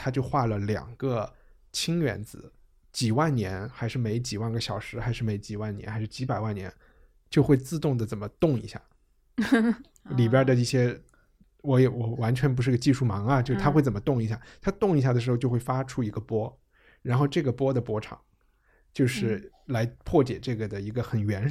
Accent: United States; 我们美国人去太空送了一张黄金的一个

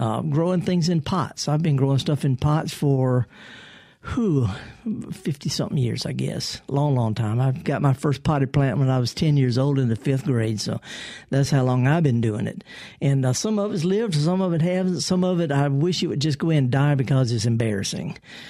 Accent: the South, United States; I'm a Southerner. You know, this is part of being in the South, I guess

